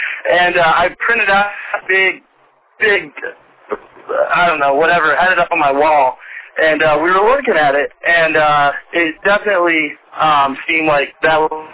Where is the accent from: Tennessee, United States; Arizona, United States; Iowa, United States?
Arizona, United States; Phoenix; I'm from Phoenix, Arizona.